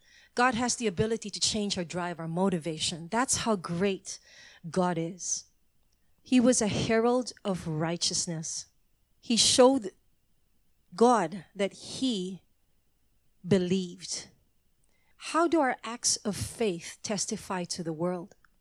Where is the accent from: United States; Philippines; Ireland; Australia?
Philippines; Manila, Metro Manila; moved away as an adult; this is where I was born and bred in Manila. My first 20 years was in Manila, 21 years in Manila.